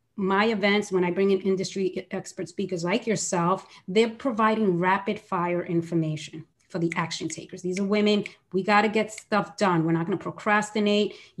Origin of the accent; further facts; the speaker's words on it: New York, United States; I'm a New Yorker, what can I say?